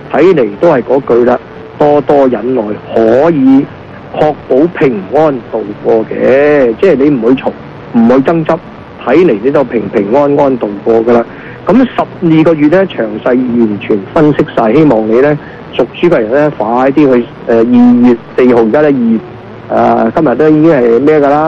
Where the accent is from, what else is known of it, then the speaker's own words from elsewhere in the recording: Guangdong, China; 正所謂我們廣東人話齋鬼揞眼啦